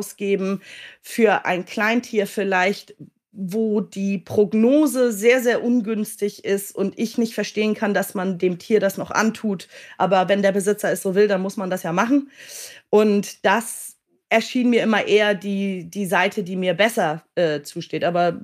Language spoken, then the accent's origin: German; Hamburg, Germany; born there; ich komme ja gebürtig aus Hamburg.